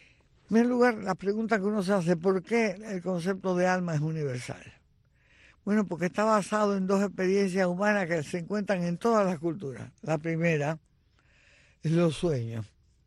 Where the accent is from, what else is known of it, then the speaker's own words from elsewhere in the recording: Baracoa, Guantánamo, Cuba; Yo siempre bromeaba cuando alguien me pregunta sobre dónde yo me crié en Baracoa Oriente, oigan ustedes.